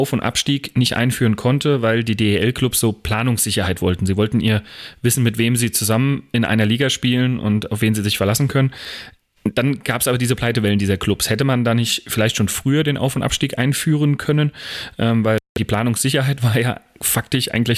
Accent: Frankfurt, Hesse, Germany; Ich bin in Frankfurt groß geworden mit den Frankfurt Lions.

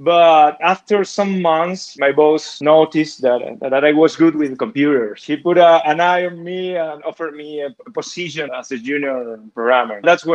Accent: Bahía Blanca, Buenos Aires Province, Argentina; born there; English is a second language; I was born in Argentina in a little town called Bahía Blanca, It's at the very south of the provincia de Buenos Aires. I have 47 years now.

